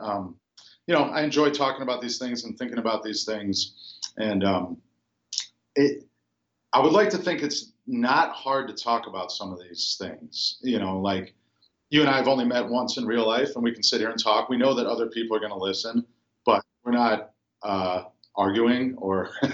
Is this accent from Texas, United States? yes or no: no; Florida, United States; also born or lived in Chicago; So it started, grew up in Florida. I was born in Chicago, but I grew up in Florida.